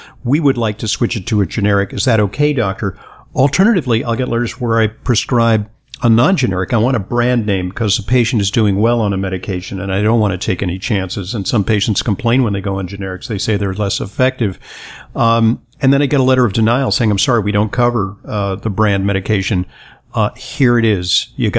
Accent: New York City, New York, United States; I'm from New York City.

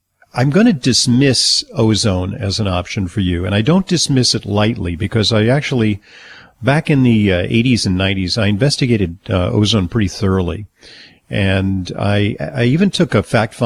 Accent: Santa Monica, California, United States; Well, I'm from Santa Monica.

